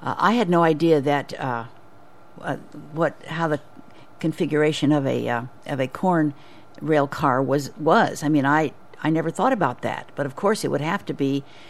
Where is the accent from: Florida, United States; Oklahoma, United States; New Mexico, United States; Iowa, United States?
Iowa, United States; Newton; also born or lived in Pennsylvania / California; now in Mount Pleasant, United States; I grew up in Newton, actually, which is kind of the center of the state, and then went to the University of Iowa, and then I've lived in Pennsylvania and lived in California